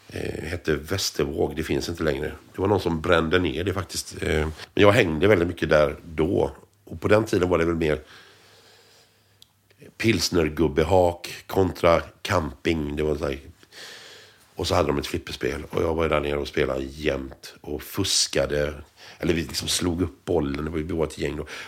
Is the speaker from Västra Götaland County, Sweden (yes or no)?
yes; Askim, Västra Götaland County, Sweden; För att vi kom just från Askim, han kom från Partille, jag kom från Askim.